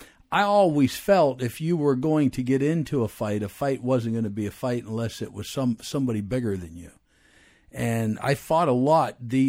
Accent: Pennsylvania, United States; So we moved 1,000 miles away, back and stuff to like my hometown. and we moved back to Pennsylvania.

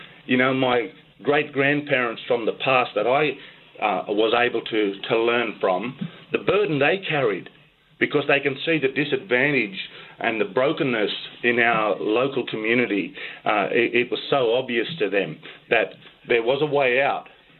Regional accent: New South Wales, Australia; growing up in Western New South Wales, that's what people have told us, just get on with it.

